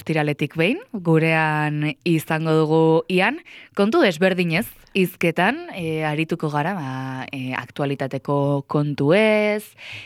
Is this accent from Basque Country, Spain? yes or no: yes; Basque Country, Spain; Bi kenduta, bai, beste guztiak Gipuzkoarra gara.